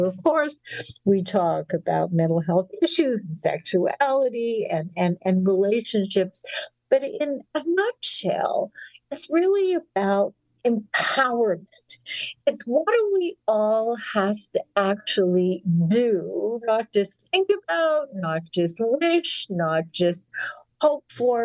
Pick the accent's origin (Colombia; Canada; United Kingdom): Canada; Winnipeg, Manitoba; now in New York City, United States; it's an honor for me to be able to have an advice column in my hometown paper